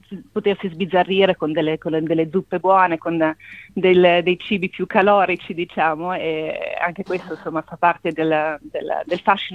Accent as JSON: {"language": "Italian", "town": "Brixen", "region": "Trentino-Alto Adige", "country": "Italy", "tie": "born or raised there", "also_born_or_lived": "Milan", "said": "sono nata e cresciuta a Bressanone, conosco Bolzano perché era il capoluogo di provincia, quindi ho parenti, quindi più che viverci l'ho vissuta da una seconda posizione. Ho vissuto anche a Milano"}